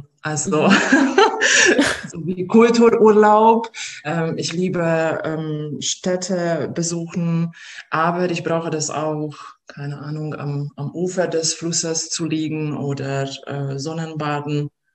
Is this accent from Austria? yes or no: no; Hungary; hat mich total an Budapest erinnert. Ich komme ja aus Ungarn.